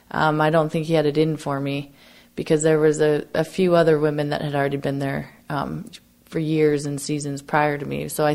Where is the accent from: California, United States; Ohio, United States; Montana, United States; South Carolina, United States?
Montana, United States; Great Falls; I grew up in Great Falls.